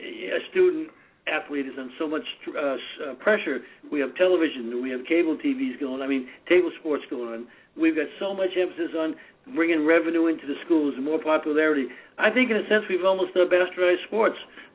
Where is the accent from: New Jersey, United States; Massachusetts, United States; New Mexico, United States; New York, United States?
Massachusetts, United States; Boston; accent: Boston; Every afternoon, my teacher would have me read to the class so the class could laugh at my Boston accent.